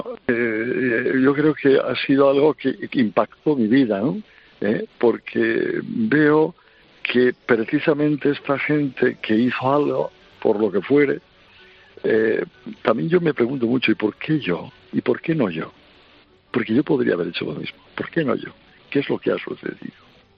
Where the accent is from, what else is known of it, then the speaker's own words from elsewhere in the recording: Santander, Cantabria, Spain; yo soy de Santander